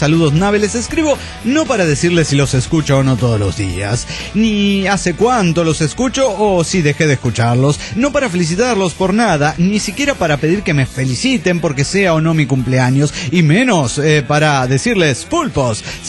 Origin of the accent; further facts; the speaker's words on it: Ferrara, Emilia-Romagna, Italy; de Ferrara, Italia.